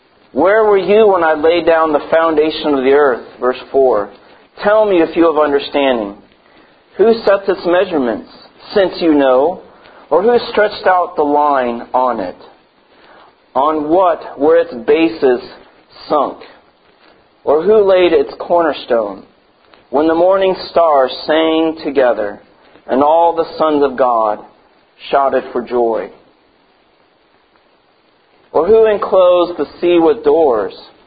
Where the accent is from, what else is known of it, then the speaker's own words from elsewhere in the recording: Portland, Oregon, United States; born there; This is a picture of where I was born in Portland, Oregon. This is Mount Hood, right near Portland, and I could see it from where I lived in my home in Washington.